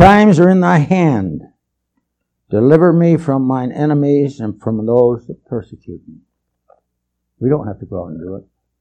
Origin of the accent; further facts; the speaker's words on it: Western Canada, Canada; of course I was raised in Western Canada